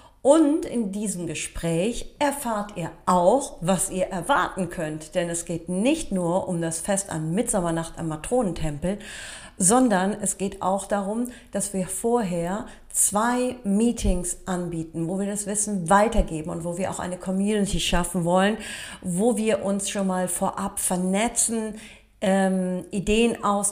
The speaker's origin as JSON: {"language": "German", "town": "Cologne", "region": "North Rhine-Westphalia", "country": "Germany", "said": "Ich komme ja aus Köln"}